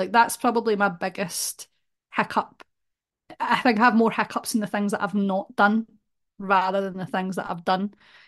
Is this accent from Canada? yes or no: no; Glasgow, Scotland, United Kingdom; I'm Scottish. I grew up in Glasgow